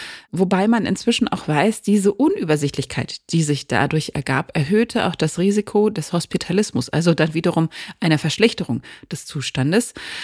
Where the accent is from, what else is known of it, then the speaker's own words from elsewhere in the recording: Berlin, Germany; JWD, sage ich da als Berlinerin, ganz weit draußen.